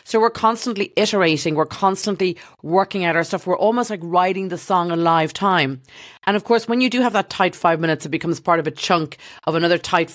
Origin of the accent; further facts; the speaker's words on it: Dublin, Leinster, Ireland; Growing up in Dublin, we used to have Moore Street, so they would be selling apples and oranges and flowers.